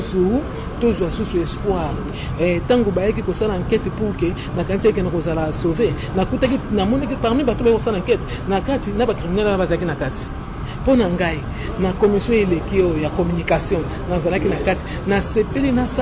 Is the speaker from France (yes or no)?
no; Kinshasa, DR Congo; Je suis de Kinshasa.